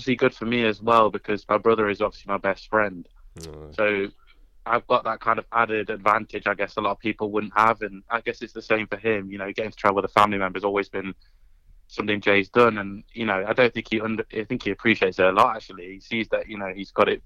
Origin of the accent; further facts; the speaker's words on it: United Kingdom; And especially being British and playing in front of that crowd, it was unbelievable.